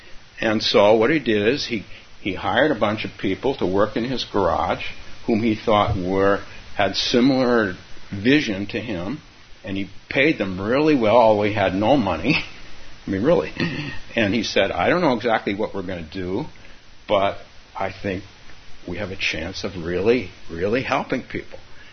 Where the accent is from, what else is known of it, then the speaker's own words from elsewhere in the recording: California, United States; So the town I grew up in California, was a town where the Hewlett family lived.